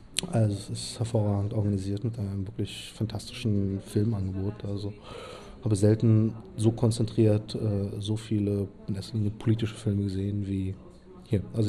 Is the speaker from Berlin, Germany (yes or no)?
yes; Berlin, Germany; born there; Und zwar bin ich selber in Berlin geboren, auf der östlichen Seite der Mauer